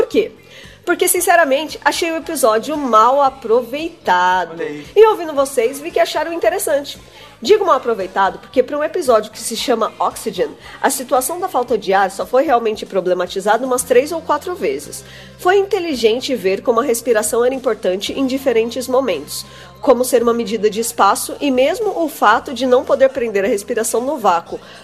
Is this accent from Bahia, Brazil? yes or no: yes; Salvador, Bahia, Brazil; afinal, o nome é meio complicado. Tenho 23 anos e sou de Salvador, Bahia.